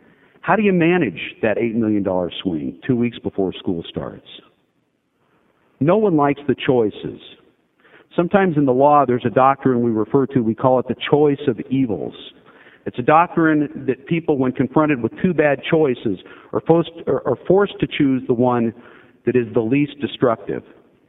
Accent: Bend, Oregon, United States; I was born and raised in Bend, and we didn't have a lot of money.

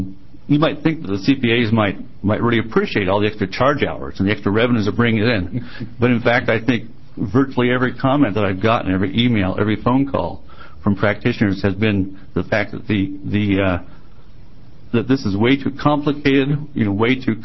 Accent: Portland, Oregon, United States; I'm a CPA from Portland.

